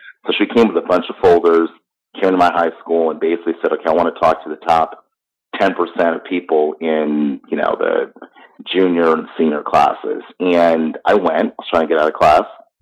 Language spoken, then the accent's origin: English; New York, United States; also born or lived in Canada; I grew up in upstate New York. My dad worked at GE for about 13 years. I was born in Canada.